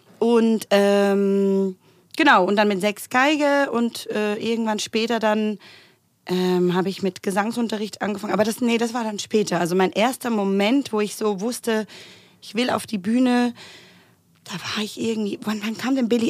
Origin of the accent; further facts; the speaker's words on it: Basel, Basel-Stadt, Switzerland; Von daher, ich glaube, mein Akzent war nie ganz so drastisch.